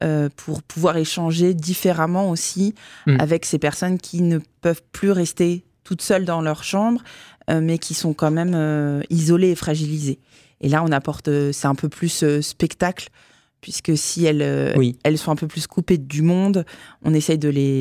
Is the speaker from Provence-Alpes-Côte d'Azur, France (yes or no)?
no; Nancy, Grand Est, France; On vient de Nancy, il n'y a pas ça à Nancy